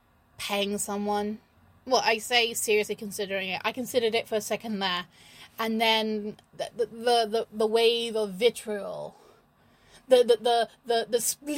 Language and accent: English; England, United Kingdom; I'm too polite to say because I'm English and we don't